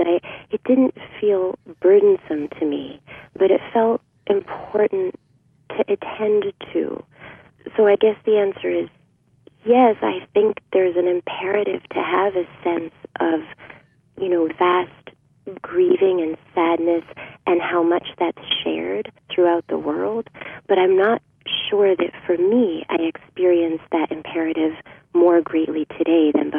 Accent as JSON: {"language": "English", "town": "Nyack", "region": "New York", "country": "United States", "tie": "born or raised there", "said": "growing up in Nyack, I was aware of Edward Hopper and all of the artists and musicians and performers and writers who have thrived in Nyack and around Nyack."}